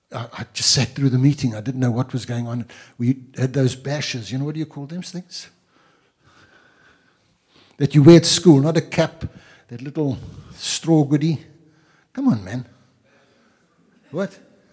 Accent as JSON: {"language": "English", "town": "Grahamstown", "region": "Eastern Cape", "country": "South Africa", "said": "And you know, I come from Grahamstown. Grahamstown is called the city of saints."}